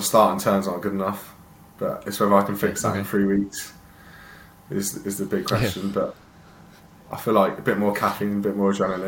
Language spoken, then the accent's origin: English; Cirencester, South West England, United Kingdom; because I came obviously from Cirencester, got nothing really, and then to go to Loughborough with all these cameras, it's unbelievable.